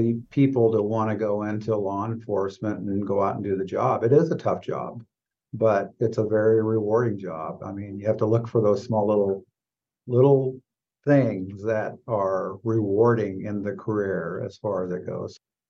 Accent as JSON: {"language": "English", "town": "Sitka", "region": "Alaska", "country": "United States", "tie": "born or raised there", "said": "growing up in Sitka, becoming a police officer there, and then having to help police the community with the people I grew up"}